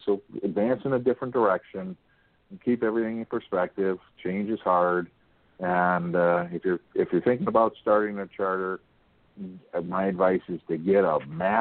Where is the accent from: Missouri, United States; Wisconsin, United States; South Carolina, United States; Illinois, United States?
Wisconsin, United States; Milwaukee; now in California, United States; I grew up in Milwaukee when he was throwing skyhooks.